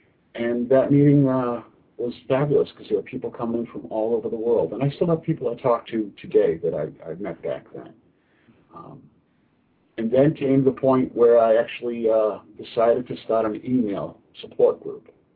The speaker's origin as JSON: {"language": "English", "region": "Massachusetts", "country": "United States", "said": "I'm from the Central Mass area."}